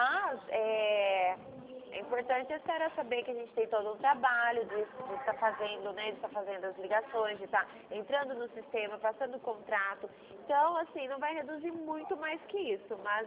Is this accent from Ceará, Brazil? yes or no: no; Rio Claro, São Paulo, Brazil; DDD19, que eu sou de Rio Claro.